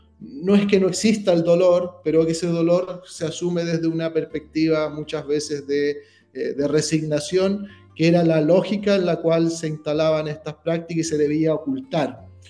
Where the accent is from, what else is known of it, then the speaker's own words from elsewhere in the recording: Curicó, Maule, Chile; Yo soy de Curicó, por eso es que lo entiendo tanto, estando muy cerca de San Fernando.